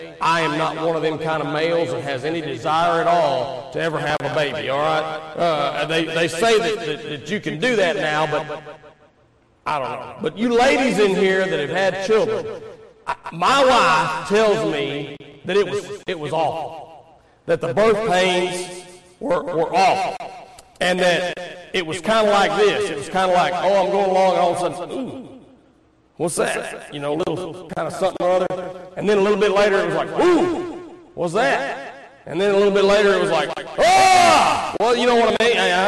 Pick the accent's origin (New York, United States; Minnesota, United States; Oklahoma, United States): Oklahoma, United States; I grew up in Oklahoma, and we live in just south of Oklahoma City now.